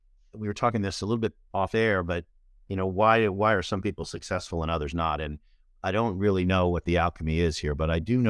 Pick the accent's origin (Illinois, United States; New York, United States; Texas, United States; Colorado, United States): New York, United States; Woodside; also born or lived in Trumbull, Connecticut; I was actually born and raised in Woodside, Queens. So I grew up in New York City.